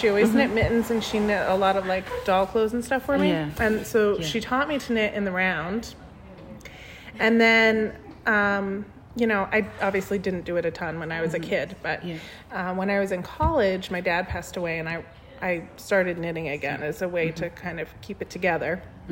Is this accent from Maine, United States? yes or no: yes; Rockport, Maine, United States; now in Owls Head, United States; I grew up in Midcoast, Maine. I grew up in Rockport, Maine, and now I live in Owlshead, Maine.